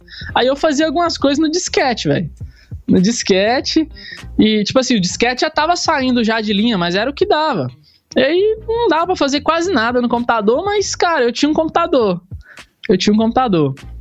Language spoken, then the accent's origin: Portuguese; Dom Cavati, Minas Gerais, Brazil; now in Caratinga, Brazil; Então, eu sou de Dom Cavate. É uma cidade bem no interior de Minas Gerais. Deve ter em média aí uns 6 mil habitantes, não sei. É aqui, é bem próximo onde eu moro hoje, que é Caratinga. Fica 50 quilômetros.